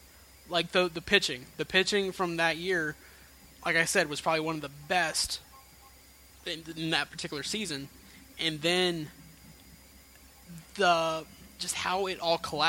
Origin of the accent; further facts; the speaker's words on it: the South, United States; accent: southern; is that like the one thing I say with a southern